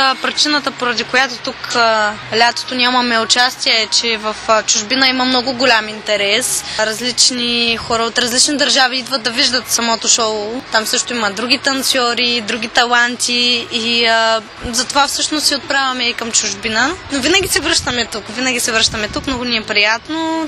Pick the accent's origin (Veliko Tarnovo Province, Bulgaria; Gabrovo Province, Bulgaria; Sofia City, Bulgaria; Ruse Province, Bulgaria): Veliko Tarnovo Province, Bulgaria; Veliko Tarnovo; Аз също съм от Велико Търново.